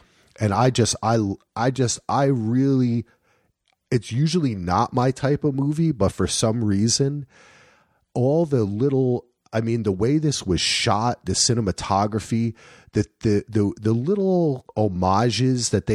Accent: New Jersey, United States; I mean, I'm from New Jersey. Right. Obviously, a lot of this was in New York.

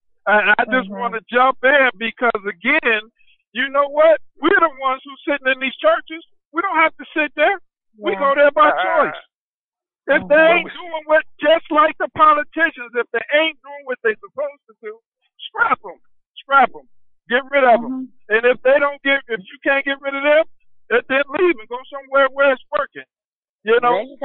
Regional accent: Pittsburgh, Pennsylvania, United States; now in Spokane, United States; I'm from Pittsburgh, PA myself, but I'm living in Spokane

